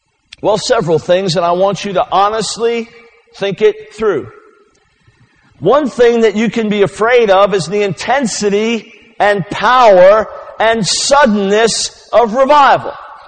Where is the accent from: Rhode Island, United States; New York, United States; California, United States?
New York, United States; also born or lived in Maryland; I'm from New York originally and lived in Maryland 9 years and now live in the South in the Bible Belt.